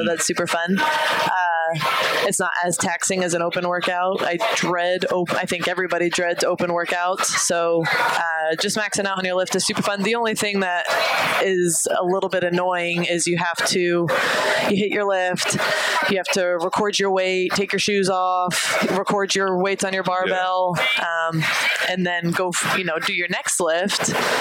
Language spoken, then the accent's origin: English; Rhode Island, United States; I'm from Rhode Island and have spent a lot of time.